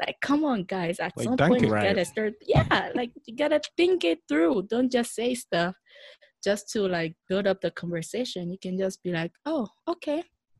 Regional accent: Benin; when people ask me where I'm from, I will say I'm from the Republic of Benin in West Africa.

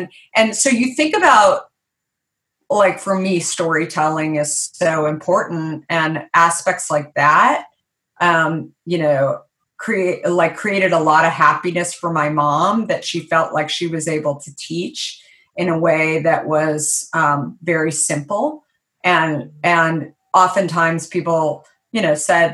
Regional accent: Arizona, United States; when I was growing up in Arizona, my mom was, she was, right when I went to kindergarten, she was substitute teaching

